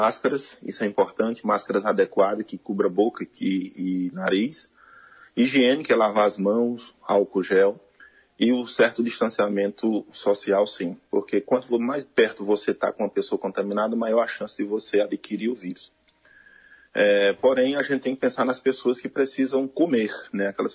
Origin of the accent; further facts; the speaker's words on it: Juazeiro do Norte, Ceará, Brazil; atender a região do Araripe, Sertão Central, aqui nosso Caririzinho, que eu sou de Juazeiro